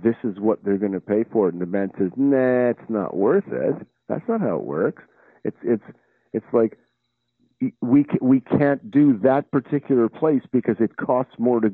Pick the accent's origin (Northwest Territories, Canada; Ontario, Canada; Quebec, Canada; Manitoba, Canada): Quebec, Canada; I'm a Canadian, and when I started in 69, 70, you know, all I did was play around the province of Quebec, where I'm from, and the fact that I didn't even speak French